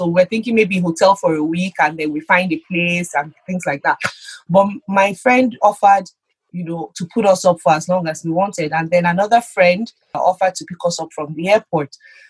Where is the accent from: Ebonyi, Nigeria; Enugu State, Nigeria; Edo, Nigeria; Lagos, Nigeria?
Lagos, Nigeria; So I grew up in Lagos.